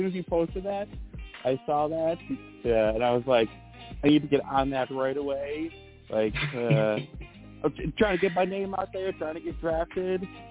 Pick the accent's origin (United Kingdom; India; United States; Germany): United States; Illinois; No, I've always been in Illinois, but I definitely do plan on leaving here. Plans probably either move to Florida.